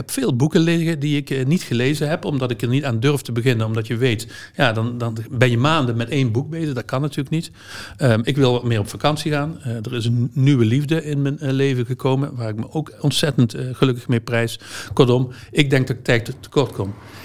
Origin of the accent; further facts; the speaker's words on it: Limburg, Netherlands; Ik kom uit Zuid-Limburg.